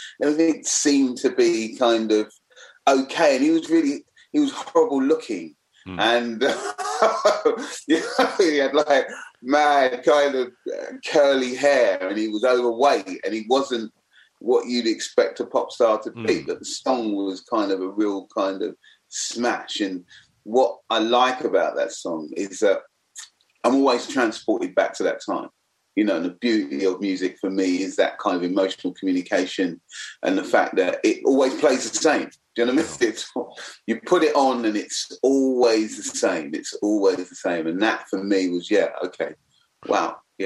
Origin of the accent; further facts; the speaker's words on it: London, United Kingdom; now in -; I was a black kid, lived growing up in the East End.